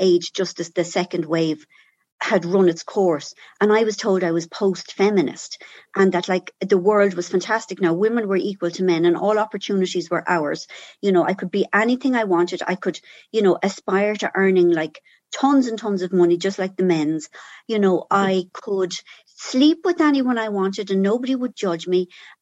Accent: Ireland; also born or lived in London; like I kind of clustered as many Irish people to me as possible because with the best will in the world, we are funnier than other nations.

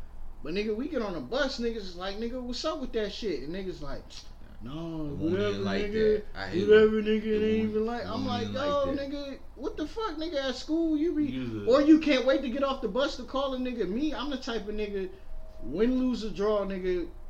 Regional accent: Brooklyn, New York, United States; I'm from Brooklyn, nigga. We keep it strategic.

